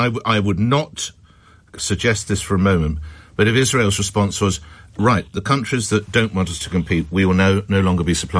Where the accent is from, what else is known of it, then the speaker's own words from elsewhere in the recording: United Kingdom; And you can imagine, we're all fairly cynical. We're British.